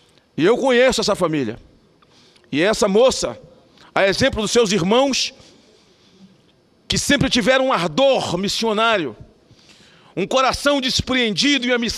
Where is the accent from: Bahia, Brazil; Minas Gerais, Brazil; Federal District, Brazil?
Bahia, Brazil; Itapetinga; em Itapetinga, no interior da Bahia, na cidade onde eu me criei.